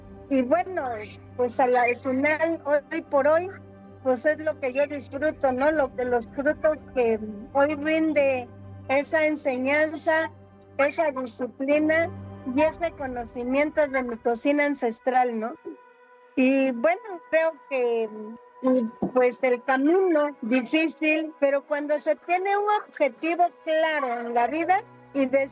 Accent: Zimatlán de Álvarez, Oaxaca, Mexico; yo crecí en Cimatlán de Álvarez, Oaxaca, en el barrio de San Juan.

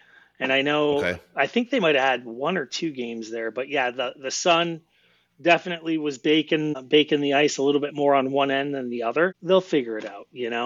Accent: Canada; Well, I mean, being Canadian, right, that is heart and soul.

